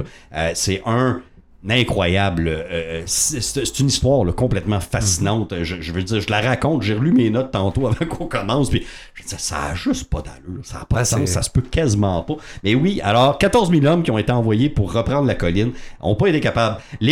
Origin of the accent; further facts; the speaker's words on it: Quebec, Canada; On arrive et on dit qu'on est Québécois.